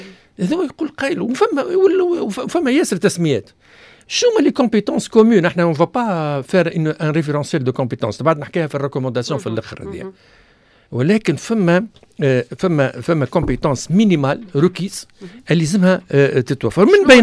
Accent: Tunisia; احنا عندنا في بالك اللي عندنا في تونس

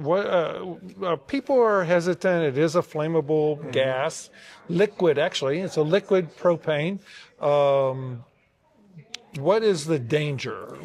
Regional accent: Alabama, United States; I'm from Alabama, and you have to go to a training for the weekend.

